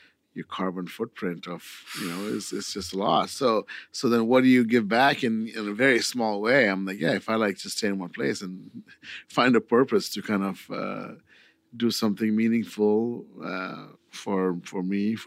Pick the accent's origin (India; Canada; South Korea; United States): India; I'm from India